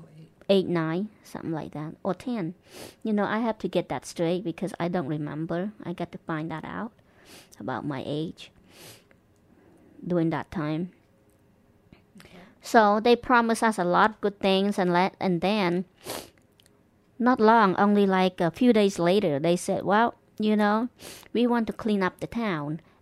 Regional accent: Battambang, Cambodia; also born or lived in Phnom Penh; I was born in Phnom Penh, and then we moved. I was born there, and I lived there for like a few months. And then we moved to Battambang, and we lived there a couple years.

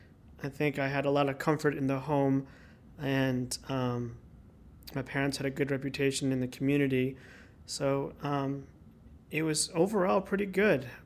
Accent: Northborough, Massachusetts, United States; I grew up in Northborough, Massachusetts. The town was a very fast-growing town that originally was farmland.

